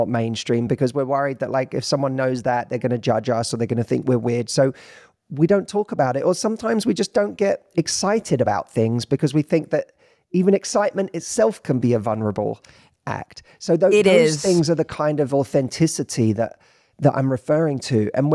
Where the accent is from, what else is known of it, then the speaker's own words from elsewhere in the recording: England, United Kingdom; I'm English, by the way, before anyone makes the connection that I must be Australian.